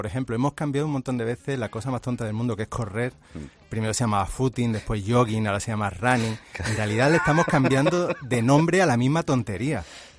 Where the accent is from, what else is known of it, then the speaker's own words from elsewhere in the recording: Spain; yo soy español, sí.